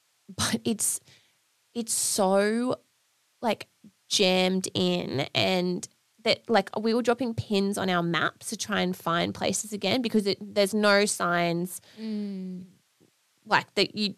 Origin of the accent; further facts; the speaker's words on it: Queensland, Australia; Like we're from Queensland in Australia and it gets hot, but it was hot there.